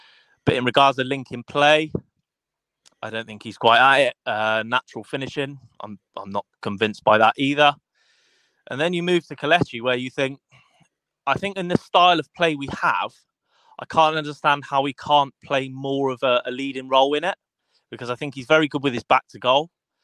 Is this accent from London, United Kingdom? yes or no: no; Lea, East Midlands, United Kingdom; now in Bristol, United Kingdom; Yeah, I was born and bred in Lea, which was obviously a little village outside of Leicester, but due to family differences, I found myself residing down near Bristol.